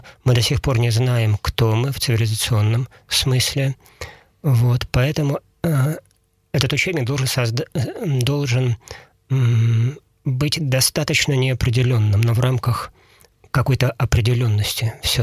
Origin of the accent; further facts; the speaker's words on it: Perm, Perm Krai, Russia; И я надеюсь, что он будет вот помнить, что мы с ним люди одной крови, что мы из Перми.